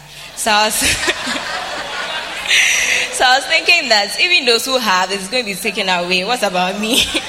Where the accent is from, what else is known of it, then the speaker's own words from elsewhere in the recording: Lagos, Nigeria; I'm from Lagos.